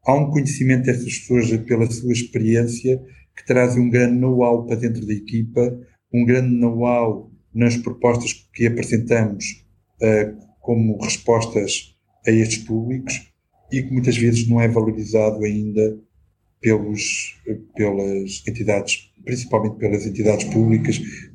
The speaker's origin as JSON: {"language": "Portuguese", "town": "Odivelas", "region": "Lisbon", "country": "Portugal", "tie": "born or raised there", "said": "eu cresci numa cidade perto de Lisboa, eu cresci em Odivelas"}